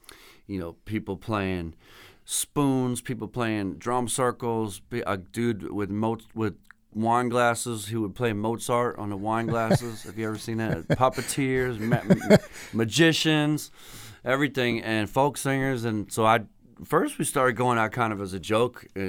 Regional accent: Philadelphia, Pennsylvania, United States; I grew up in Center City in Philadelphia. And so I grew up right near this street called South Street, right?

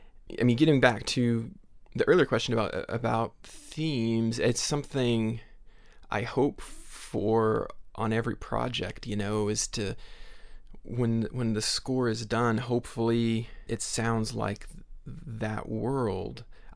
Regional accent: Tennessee, United States; moved away as an adult; also born or lived in Nashville; now in Los Angeles, United States; I'm from East Tennessee, but I lived in Nashville for 5 years, I think. Went to college there, and before I moved to LA.

